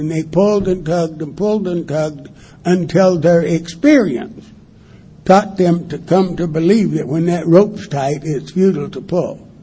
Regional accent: Wichita, Kansas, United States; also born or lived in Alhambra, California; I was born in Alhambra, California, 1,000 years ago. And I grew up in a little farm community in Wichita, Kansas.

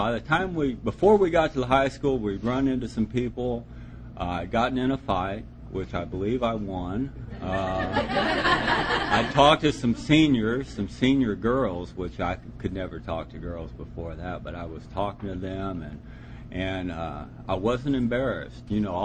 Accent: Akron, Ohio, United States; born there; I was born in Akron, Ohio, of all places.

